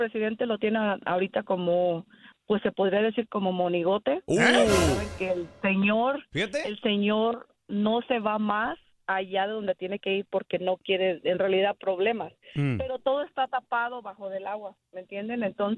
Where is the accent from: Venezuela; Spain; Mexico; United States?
Mexico; Michoacán; Mira, yo soy del estado de Michoacán.